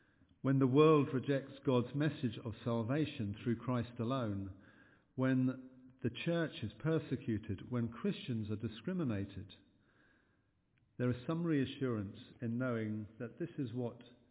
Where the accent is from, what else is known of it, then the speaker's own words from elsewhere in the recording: Ireland; I grew up in the Republic of Ireland after my parents moved there when I was 6.